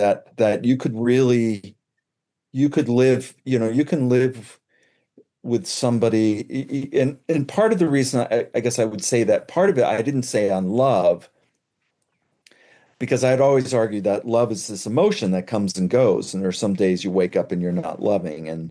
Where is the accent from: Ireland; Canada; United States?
Ireland; I'm Irish.